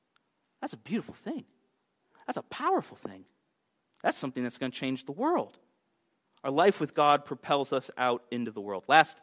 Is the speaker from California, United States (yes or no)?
no; Miami, Florida, United States; That's my team. I grew up in Miami.